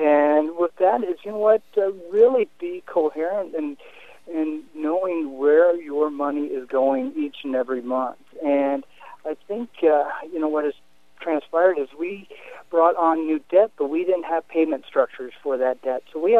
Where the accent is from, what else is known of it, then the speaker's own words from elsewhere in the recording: Fairfield, Iowa, United States; now in Burlington, United States; I grew up in Fairfield, so not too far from here, and I just enjoy the quality of life that we have in Southeast Iowa.